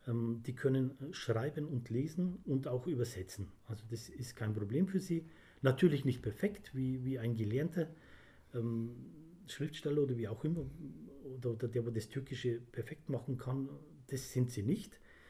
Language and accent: German; Weiden, Bavaria, Germany; groß geworden bin ich eigentlich in Weiden, also mit 4 Jahren bin ich rüber.